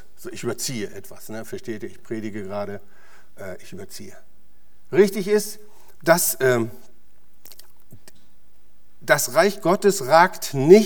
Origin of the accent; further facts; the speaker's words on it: Germany; weil ich komme aus Deutschland und bin hier aufgewachsen.